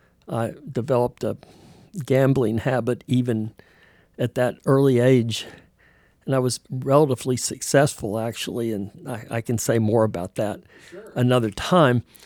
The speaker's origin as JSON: {"language": "English", "region": "Florida", "country": "United States", "said": "And I think the only reason I got into college was because I was from Florida, and I ended up going to MIT, and they needed geographical diversification."}